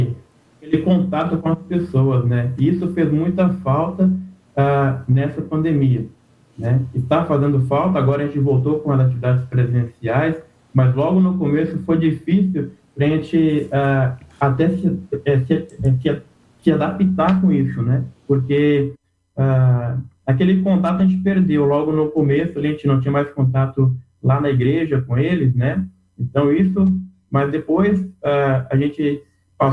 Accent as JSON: {"language": "Portuguese", "town": "Nova Venécia", "region": "Espírito Santo", "country": "Brazil", "said": "Isso. Sou capixaba de Nova Venécia, bem pertinho daqui, bem para perto, né?"}